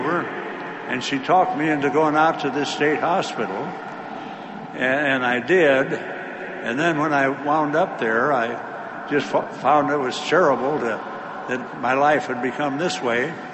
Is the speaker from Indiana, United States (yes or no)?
no; Nebraska, United States; And I'm from Nebraska, and I had wound up, I had wound up back in my hometown, leeching off my mother and stepdad